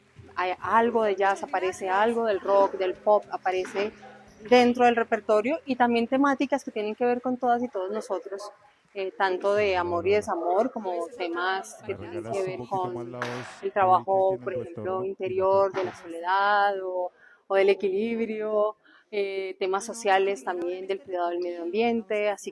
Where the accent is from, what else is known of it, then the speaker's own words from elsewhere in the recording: Quindío, Colombia; cantautora colombiana, soy del Quindío y bueno, canto desde los 10 años.